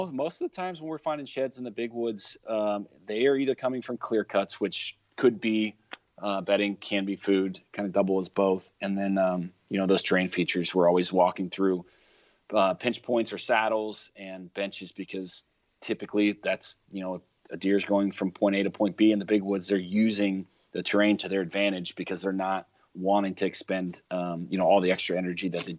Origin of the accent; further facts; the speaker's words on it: Ohio, United States; Well, Ohio, I know it's my home state